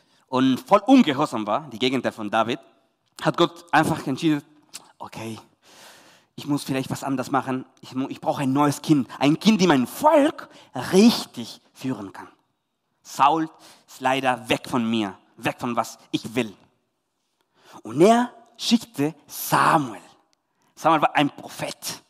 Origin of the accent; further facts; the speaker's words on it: Chile; German is a second language; Ich komme aus Chile. Von dem her meine Akzente.